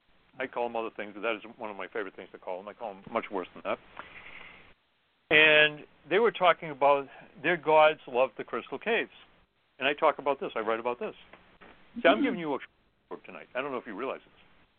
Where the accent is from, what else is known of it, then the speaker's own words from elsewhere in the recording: New England, United States; And I come from New England.